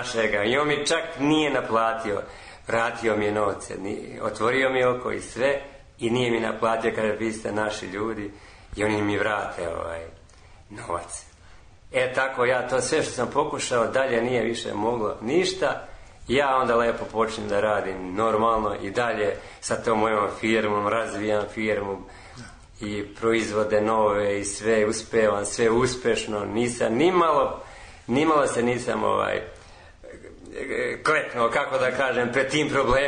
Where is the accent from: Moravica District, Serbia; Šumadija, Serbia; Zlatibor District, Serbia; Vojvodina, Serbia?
Zlatibor District, Serbia; Makovište; also born or lived in Belgrade; Ja sam rođen u Kosjeriću, selo Makovište, i završio sam tamo osnovnu školu. Otišao sam da se školujem, srednju školu sam završio u Beogradu, s građevinsku.